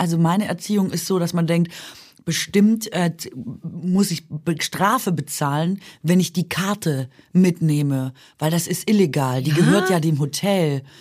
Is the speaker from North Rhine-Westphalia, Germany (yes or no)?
no; Baden-Württemberg, Germany; ich bin ja Schwäbin